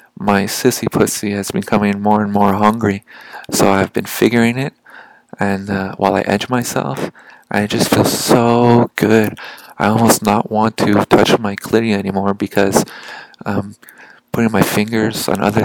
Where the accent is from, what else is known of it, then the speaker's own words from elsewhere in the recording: Montreal, Quebec, Canada; my hometown of Montreal